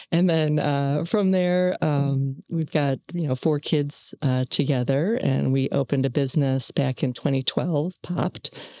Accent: Cleveland, Ohio, United States; So I grew up in Cleveland, Ohio. I went to school there.

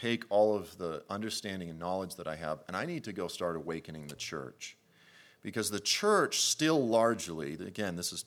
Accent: Boston, Massachusetts, United States; I'm from Boston. Like, that's my language.

